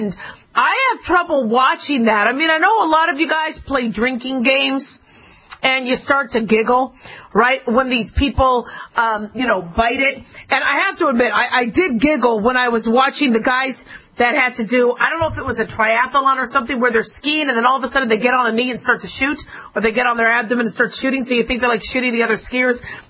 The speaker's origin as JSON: {"language": "English", "town": "Phoenix", "region": "Arizona", "country": "United States", "tie": "born or raised there", "said": "I did, when I was growing up in Phoenix, Arizona, climb Squaw Peak."}